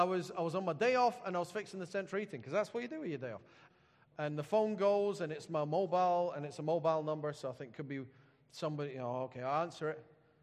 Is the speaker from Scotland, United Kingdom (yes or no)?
yes; Edinburgh, Scotland, United Kingdom; So, when I was a kid … in the Edinburgh phone book, and I felt underrepresented.